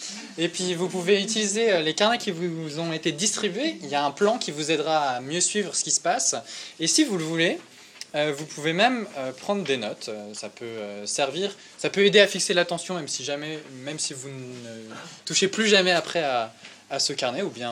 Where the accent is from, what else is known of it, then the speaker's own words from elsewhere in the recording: Paris, Île-de-France, France; also born or lived in Metz; Je sais pas, je viens de Metz, un peu, mais surtout je viens de Paris, pour de vrai.